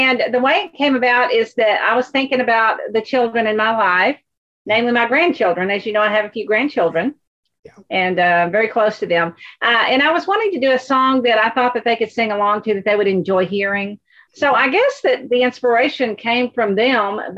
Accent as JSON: {"language": "English", "region": "Texas", "country": "United States", "said": "We're very proud of being a Texan, you know, as I don't mean pride in a bad way, but I love the wide open spaces and the friendliness."}